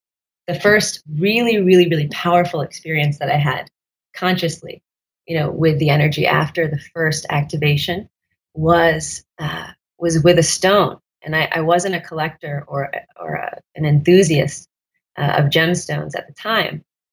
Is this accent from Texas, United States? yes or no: yes; Texas, United States; And I'm from Dallas. You know, I'm from actually an hour north of Dallas is where I grew up.